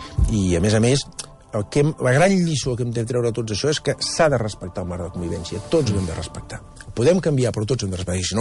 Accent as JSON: {"language": "Catalan", "region": "Catalonia", "country": "Spain", "said": "a mi tampoc m'han de dir que sóc menys català perquè defensi una postura política"}